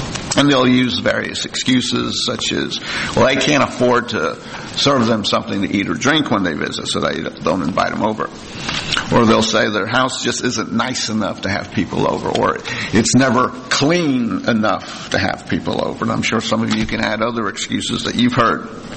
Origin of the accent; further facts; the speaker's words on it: New Jersey, United States; I guess I grew up in New Jersey, so it was no big deal.